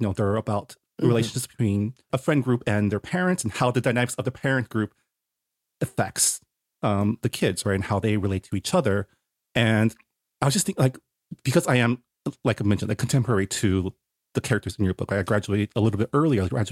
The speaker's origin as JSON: {"language": "English", "region": "California", "country": "United States", "tie": "born or raised there", "said": "I grew up in the San Gabriel Valley, so a different Asian enclave than North Potomac"}